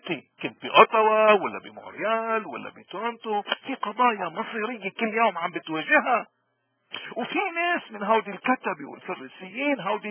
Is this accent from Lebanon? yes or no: yes; Lebanon; بدنا نتذكر دايما انه نحن لبنانيين وين ما كنا، بكندا، بآخر المريخ، بالقمر، نحن مميزين